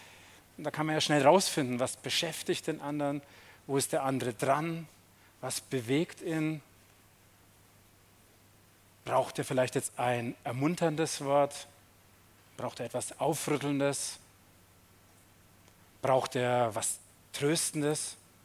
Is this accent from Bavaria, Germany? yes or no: yes; Schweinfurt, Bavaria, Germany; meine Kindheit und Jugendzeit in Schweinfurt, 55 Kilometer von hier entfernt, als Baby da geboren, Erstgeborener, dann ist ein Bruder noch dazugekommen, 3 Jahre später, der Andi. Dann bin ich da zur Schule gegangen, viele Freunde gehabt, in so einem Wohnblock gelebt